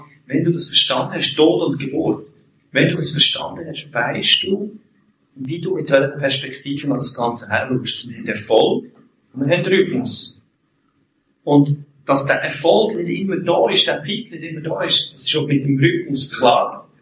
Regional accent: Switzerland; Es gibt schon Situationen auch hier bei uns in der Schweiz, wenn ich denke, eine alleinerziehende Mami, also ich bin eine alleinerziehende Mutter gross geworden

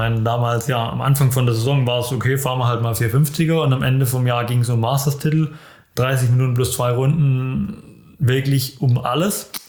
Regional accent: Germany; ich als Deutscher natürlich, beziehungsweise ja fast schon oder damals eigentlich schon halbes Heimrennen.

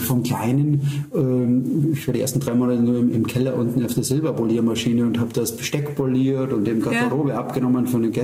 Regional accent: Styria, Austria; ich komme aus der Steiermark, gerade gelernt

